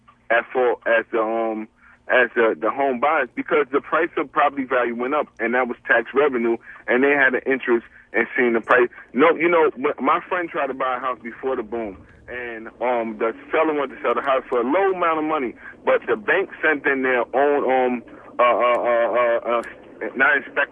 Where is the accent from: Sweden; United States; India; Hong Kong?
United States; New York; I just want to say quickly, I'm in Baltimore, but I'm from New York. I'm down here in Baltimore on business.